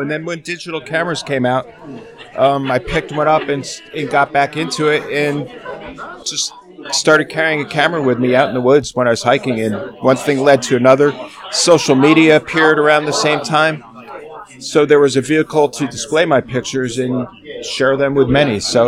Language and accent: English; Ellenville, New York, United States; I grew up in Ellenville, New York, which is a quintessential Borscht Belt town.